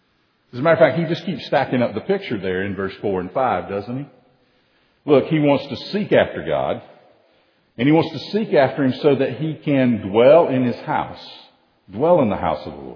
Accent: Tennessee, United States; I've always loved water. I grew up on water in the Tennessee.

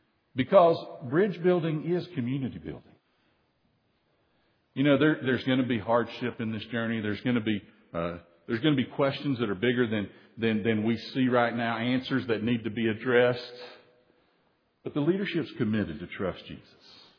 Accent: Soddy Daisy, Tennessee, United States; When I was a kid in my church, the little Presbyterian church I grew up in Soddy Daisy, Tennessee, First Presbyterian Soddy Daisy, Tennessee.

